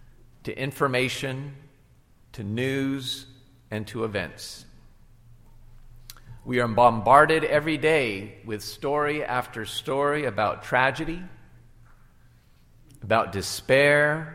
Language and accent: English; California, United States; born there; my parents were immigrants to the United States from South Korea, and I was born in a small town in California.